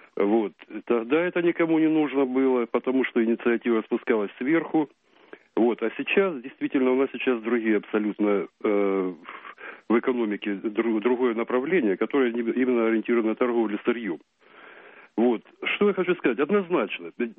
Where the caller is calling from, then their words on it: Rostov-on-Don, Rostov Oblast, Russia; Я из Ростова-на-Дону.